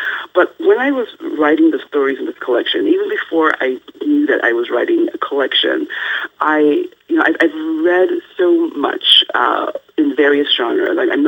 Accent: Nigeria; also born or lived in United States; when people ask me where I'm from, I'm both from Nigeria and from America. I'm both Nigerian and American. You know, I joke, say I think Nigerian-ish, American-ish, and that's who I am.

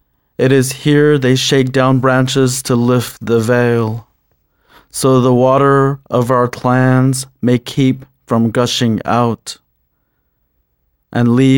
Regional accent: United States; I'm originally from the Navajo Reservation, and I'm of the Bimpitotni, Todachitni, Bitter Water people, and I'm born for the many goats.

